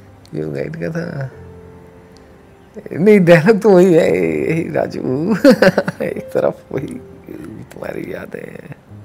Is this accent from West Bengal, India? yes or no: no; Uttarakhand, India; तुम कहाँ से हो, गढ़वाल से, तो वहाँ पहाड़ी पे चले जाओ ना